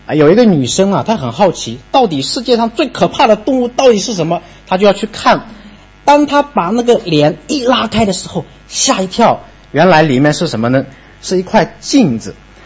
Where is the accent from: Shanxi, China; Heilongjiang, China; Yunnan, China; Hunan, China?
Yunnan, China; now in Jinjiang, China; 我是在晋江侍奉施牧师同工，但是我的老家是云南的。